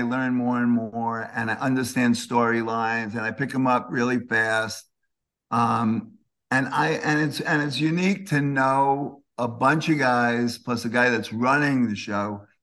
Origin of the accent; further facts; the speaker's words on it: Queens, New York, United States; and I come from Queens and they came from Hollis, Queens.